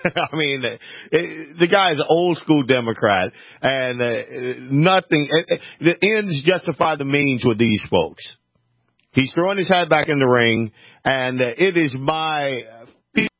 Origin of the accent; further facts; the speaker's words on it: Louisiana, United States; So, me growing up in Louisiana, I heard a lot of stories about our governor, Edwin Edwards.